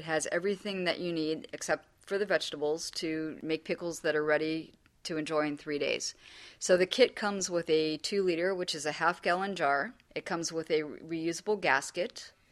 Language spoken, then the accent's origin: English; Pennsylvania, United States; I grew up in Pennsylvania. When the garden came in, it was literally feast or famine.